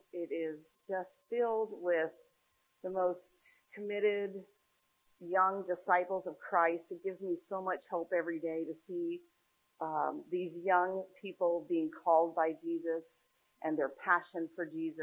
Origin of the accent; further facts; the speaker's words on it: California, United States; Just those three roles required me to move from my hometown of Southern California in North San Diego County up to Arnold